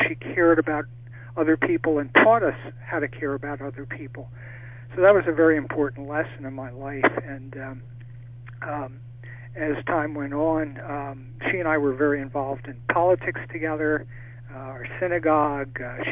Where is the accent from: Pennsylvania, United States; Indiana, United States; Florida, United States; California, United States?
Pennsylvania, United States; Philadelphia; also born or lived in Baltimore, Maryland; Well, I was born in Baltimore, Maryland, and when I was five, family moved to the Philadelphia area.